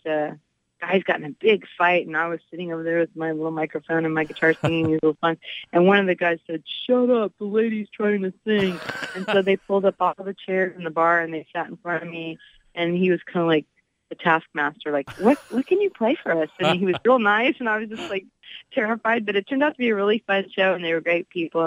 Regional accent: Houston, Texas, United States; also born or lived in North Carolina; Oh, yes. I grew up in Houston, Texas, and loved it. I lived on a street full of kids and just had the best time.

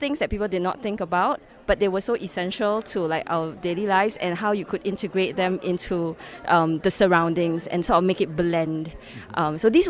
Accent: Singapore; I'm from Singapore.

